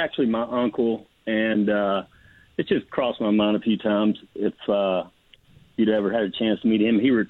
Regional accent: Tennessee, United States; now in Richmond, United States; I actually live up in Richmond, Virginia. I grew up in East Tennessee

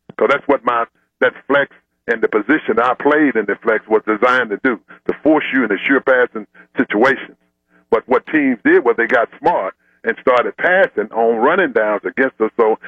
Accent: Tennessee, United States; I'm from Tennessee, and it's always good to go home.

